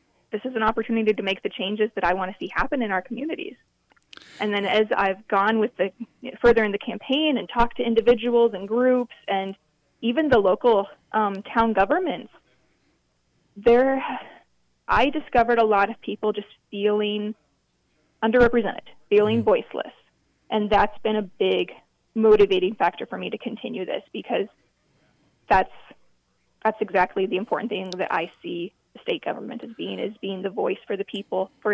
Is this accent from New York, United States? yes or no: no; Sioux Falls, South Dakota, United States; now in Laverne, United States; I grew up in Sioux Falls, and then I've been living in Laverne for about 7 years now. So I am a Minnesota transplant, as I like to say.